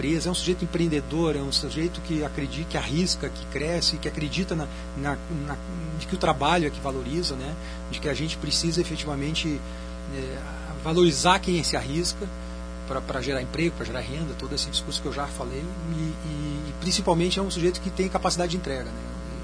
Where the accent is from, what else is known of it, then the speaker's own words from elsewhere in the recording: Caxias do Sul, Rio Grande do Sul, Brazil; born there; Eu nasci em Caxias do Sul